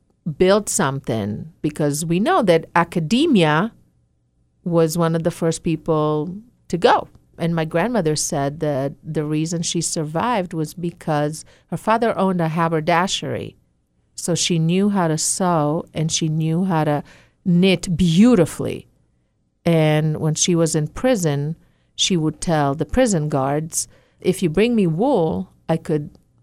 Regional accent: Israel; I grew up in Israel, with so many of my peers being second generation. And second generation means that our parents were Holocaust survivors.

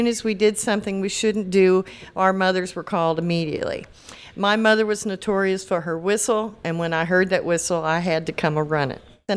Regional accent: Cairo, United States; Well, I grew up a block away from St. Mary's Park, so we were avidly there every day, in and out, all day long.

